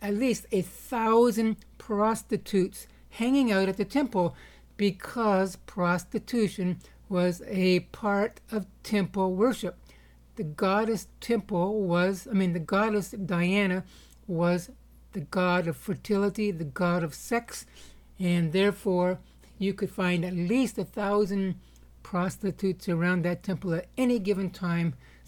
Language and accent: English; Canada; I was not a citizen. I was a resident alien because my citizenship was in Canada. As a Canadian, in a biblical sense, I am a resident alien in Canada. My real citizenship is in the kingdom of God.